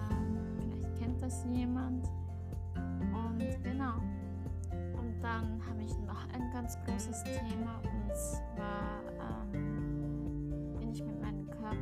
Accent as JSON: {"language": "German", "region": "Styria", "country": "Austria", "said": "Und ich komme aus der Südoststeiermark."}